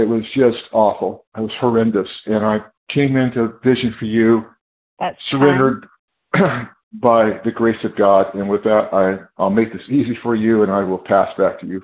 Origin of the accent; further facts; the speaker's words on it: California, United States; I am from California.